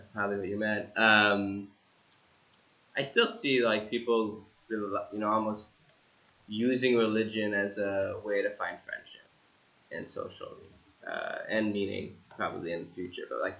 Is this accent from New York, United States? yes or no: yes; Ithaca, New York, United States; I go back to my hometown where I grew up, right? So from 0 to 18 years. I was in Ithaca. And my house is gone, right?